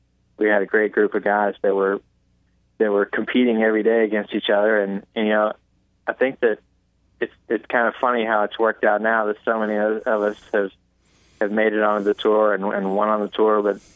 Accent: Atlanta, Georgia, United States; You know, I grew up in Atlanta and went to Georgia, and you know, I'm in Atlanta right now.

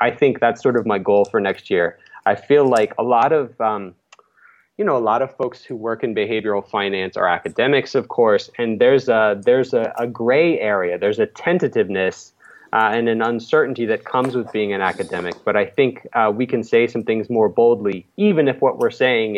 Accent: Alabama, United States; two states, including my home state of Alabama, have 35% or greater obesity.

